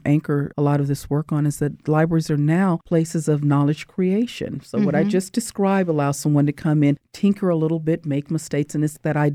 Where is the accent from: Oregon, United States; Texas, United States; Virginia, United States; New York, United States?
Texas, United States; Dallas; now in Fresno, United States; Remember, I grew up in Dallas, but I went to my undergrad at College Station, and that was very much the ag world. So I thought, okay, so I've come back home in a way.